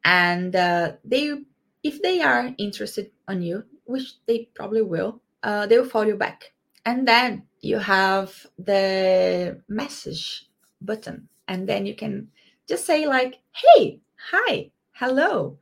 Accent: Brazil; English is a second language; As I said, I am from Brazil. And in Brazil, Reddit is not that popular.

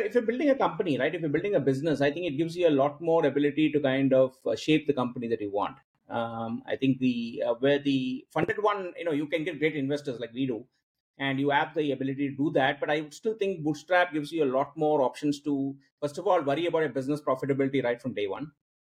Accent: Mumbai, Maharashtra, India; I grew up in Mumbai. You know, so South Indian family, grew up in Jembur, which is, I think, one of the big epicenters of South Indians in Bombay. Went to school there, small little school there

